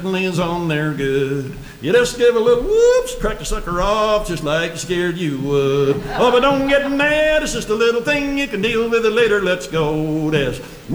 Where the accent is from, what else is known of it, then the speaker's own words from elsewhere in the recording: Virginia, United States; when I was a young boy growing up in Virginia, we had call and answer music everywhere.